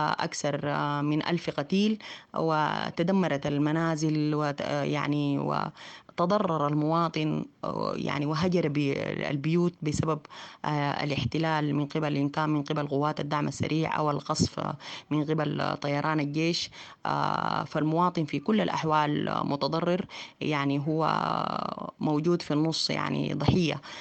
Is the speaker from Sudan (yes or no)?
yes; Sudan; نحن شعب سوداني مسالم